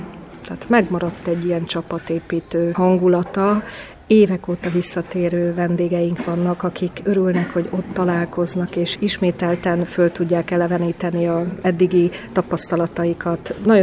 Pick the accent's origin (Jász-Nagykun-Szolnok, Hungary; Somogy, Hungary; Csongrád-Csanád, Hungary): Jász-Nagykun-Szolnok, Hungary; Szolnok; ugye én szolnoki vagyok, Szolnokon élek, Szolnokon születtem, onnan röpködünk a világba mindenfelé, nagyon szeretem Szolnokot